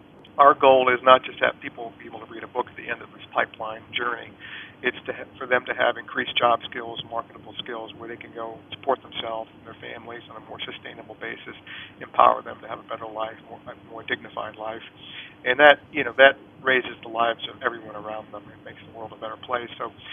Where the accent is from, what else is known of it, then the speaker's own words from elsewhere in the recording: Richmond, United States; think it's a fantastic place both to live and to work and to write about.